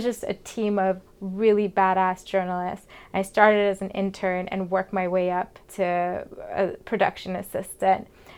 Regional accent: Saudi Arabia; I was born in Saudi Arabia by the Red Sea, and growing up in Saudi Arabia was a very isolating experience

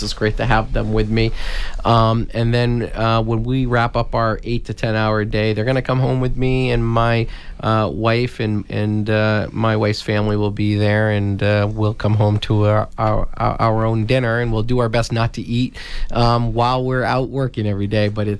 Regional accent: Yarmouth, Maine, United States; You know, I grew up in Yarmouth, Maine, and my parents are up there.

